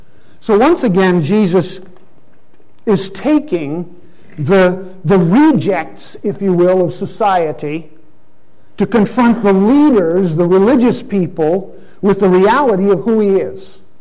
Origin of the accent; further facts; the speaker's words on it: Pakistan; moved away; When I grew up in Pakistan as a child, I saw the paradox of this.